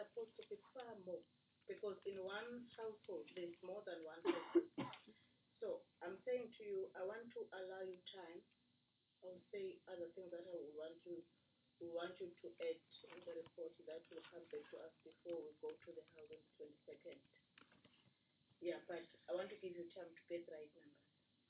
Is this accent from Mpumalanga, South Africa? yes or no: yes; Mbombela, Mpumalanga, South Africa; Given that, unfortunately, I'm from Mbombela.